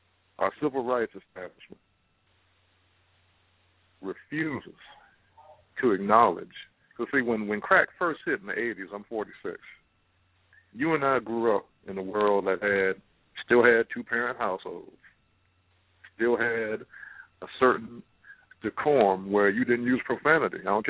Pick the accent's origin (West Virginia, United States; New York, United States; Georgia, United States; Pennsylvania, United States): Georgia, United States; Savannah; the son of a sister I know in my hometown of Savannah, Georgia, me and Clarence Thomas were raised and escaped from the same town.